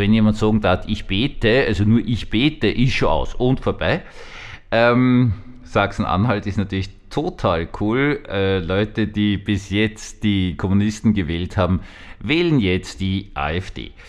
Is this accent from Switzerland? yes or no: no; Austria; Ich weiß, ich bin Österreicher